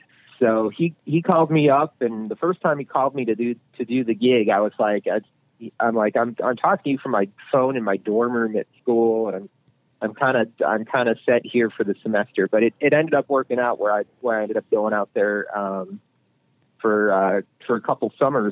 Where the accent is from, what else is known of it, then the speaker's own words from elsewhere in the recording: Chicago, Illinois, United States; I grew up in the Chicago suburbs, and I went to school at Northern Illinois University, which is only an hour from Chicago. Mm. And it was an hour and 15 minutes from where I grew up.